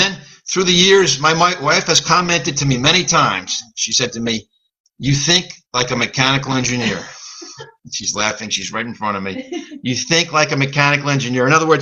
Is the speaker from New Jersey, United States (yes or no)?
yes; Closter, New Jersey, United States; I grew up in Closter to a bike shop in Closter, and he bought me a bike